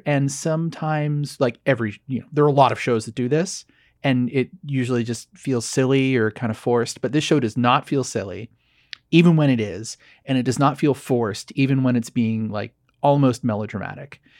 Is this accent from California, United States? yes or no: yes; Laguna Beach, California, United States; also born or lived in Dana Point; Yeah, but I grew up in that whole part of the world, Dana Point, Laguna Beach.